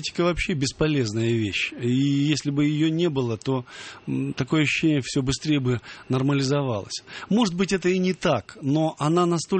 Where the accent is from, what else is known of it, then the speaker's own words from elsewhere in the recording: Chelyabinsk, Chelyabinsk Oblast, Russia; moved away as an adult; Челябинск — это заповедник просто. Заповедник детства, юности. Я до 30 лет там жил.